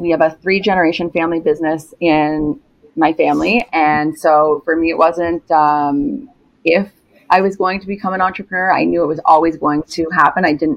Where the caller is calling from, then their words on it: Toronto, Ontario, Canada; I am calling in from snowy Toronto